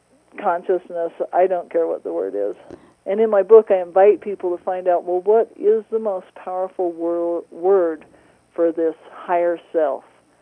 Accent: Salt Lake City, Utah, United States; I had early childhood church experiences growing up in Salt Lake City with the Mormon church

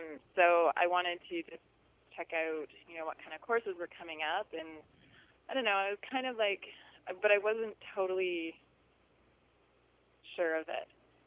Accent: Canada; a lot of people ask me why I use Australian flower essences when I'm Canadian.

